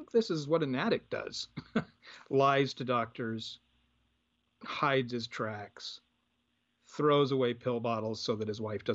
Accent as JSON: {"language": "English", "town": "Boise", "region": "Idaho", "country": "United States", "tie": "born or raised there", "said": "Well, I grew up in Boise, Idaho, and my dad was a Baptist pastor. And so grew up in the church"}